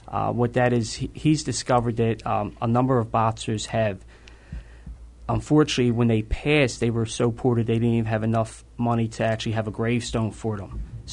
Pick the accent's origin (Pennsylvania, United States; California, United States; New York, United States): Pennsylvania, United States; Philadelphia; Born and raised in South Philadelphia.